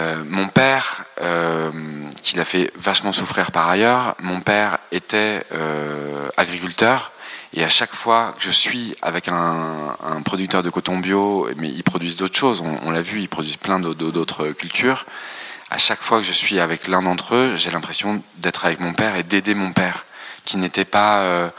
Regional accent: France; bien sûr on a grandi en France, bien sûr on a des racines ici, mais oui, le Brésil c'est notre pays d'adoption, oui, on a adopté sa langue, on a adopté sa culture

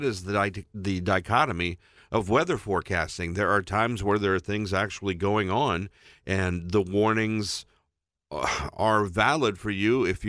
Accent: Indiana, United States; growing up in Indiana, we knew that's beginning in late March

